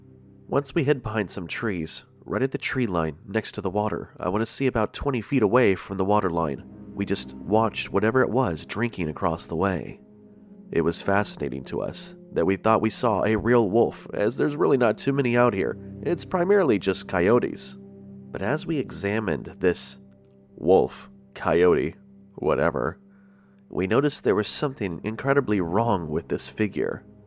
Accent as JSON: {"language": "English", "town": "Stockbridge", "region": "Georgia", "country": "United States", "moved": "as an adult", "lives_now": "Norfolk, United States", "said": "I am 26 years old. I am from Stockbridge, Georgia, which is just south of Atlanta. I've lived here primarily most of my youth."}